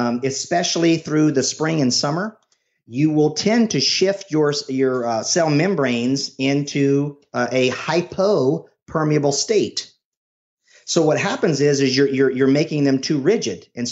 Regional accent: Ireland; now in United States; I'm Irish through and through. Okay. And I live in Florida.

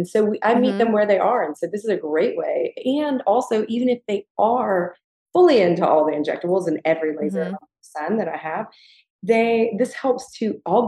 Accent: the South, United States; And Gigi and I both growing up in the South

